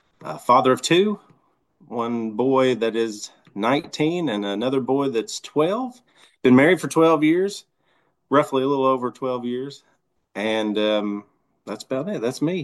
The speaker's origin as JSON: {"language": "English", "town": "Ashland", "region": "Kentucky", "country": "United States", "tie": "born or raised there", "lives_now": "Georgetown, United States", "said": "I was born in northeastern Kentucky near Huntington, West Virginia. It's Ashland, Kentucky."}